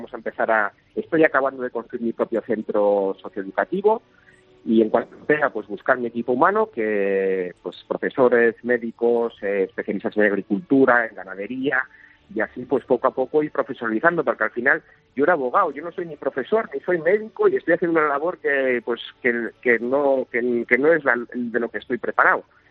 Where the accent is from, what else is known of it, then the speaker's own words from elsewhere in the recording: Spain; Yo soy español y mi tierra está allí